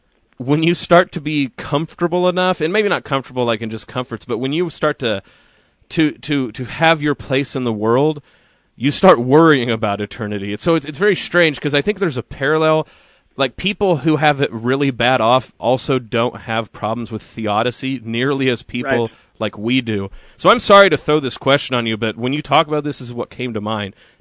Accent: Oklahoma, United States; I actually think it's because I'm white trash from Oklahoma. And this is what I mean. I grew up Southern Baptist

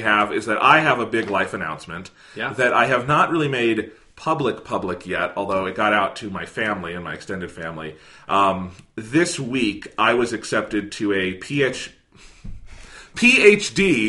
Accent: Iowa, United States; born there; I am originally from Iowa. I was born there. Thomas was born there. We go back there every so often, so I know the area. I have a ton of family there.

